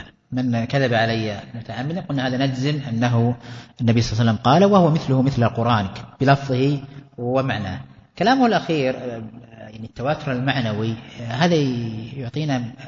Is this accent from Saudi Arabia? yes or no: yes; Najd, Saudi Arabia; ما أدري عندنا في نجد، ما أدري في الأماكن الأخرى